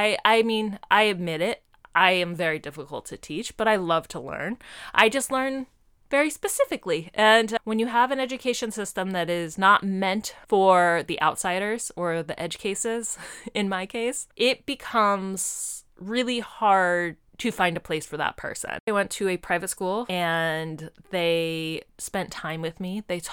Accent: Denver, Colorado, United States; I grew up in Denver, Colorado.

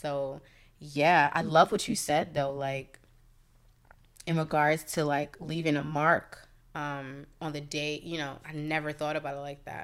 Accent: Harlem, New York, United States; now in Bronx, United States; Like I'm from Harlem, but I reside in the Bronx, right? Shout out to the Bronx, shout out to Harlem.

